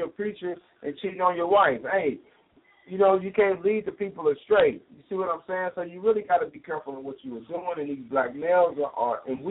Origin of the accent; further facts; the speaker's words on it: Muskogee, Oklahoma, United States; since I'm from Muskogee, she's from Muskogee too.